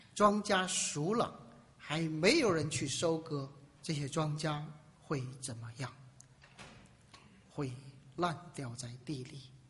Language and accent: Chinese; China; 来到我们中国向我们中国人传福音。